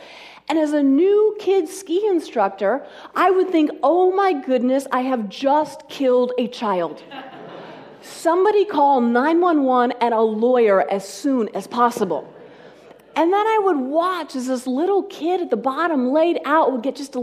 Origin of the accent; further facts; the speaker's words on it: Steamboat Springs, Colorado, United States; one of the side jobs that I picked up in my hometown of Steamboat Springs, Colorado, was teaching skiing to children.